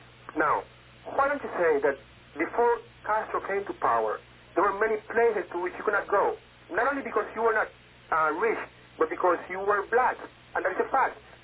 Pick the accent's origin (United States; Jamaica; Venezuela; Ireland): Venezuela; English is a second language; No, I'm not a Cuban. I'm from Venezuela.